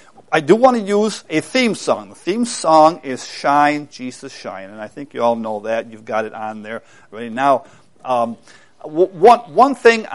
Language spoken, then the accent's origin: English; New York, United States; I tell people that we are from New York, they immediately say, you're from the city. New York City. And I say, you know, friends, I am 6 hours from the city.